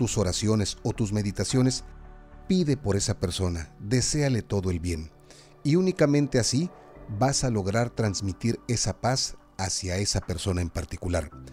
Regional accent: Mexico; Y aquí mismo en mi país, de donde te hago este podcast, en México.

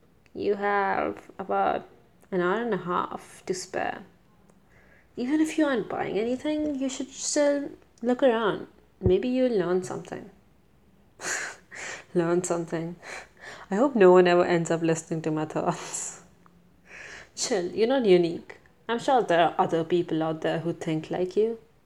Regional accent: India; English is a second language; And I think my accent is enough of an indicator that I'm an Indian.

